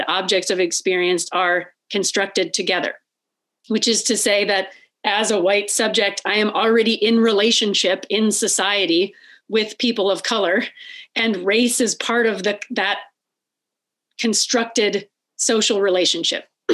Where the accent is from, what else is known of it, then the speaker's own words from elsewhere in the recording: United States; I was raised in the United States. Both of my parents were raised in the United States, right?